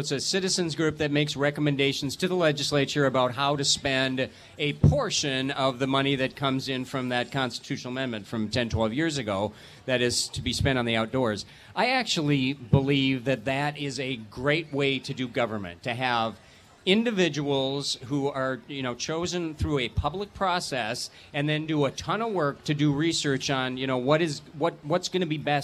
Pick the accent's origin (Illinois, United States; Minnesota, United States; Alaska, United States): Minnesota, United States; Detroit Lakes; I fished a lot when I was a kid. I grew up in Detroit Lakes, but I haven't done much of that lately.